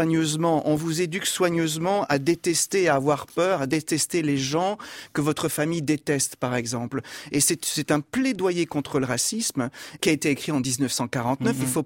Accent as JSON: {"language": "French", "town": "Arpajon", "region": "Île-de-France", "country": "France", "moved": "as an adult", "said": "J'avais 18 ans, j'arrivais de ma banlieue, j'étais d'Arpajon, dans l'Essonne. J'arrive à New York"}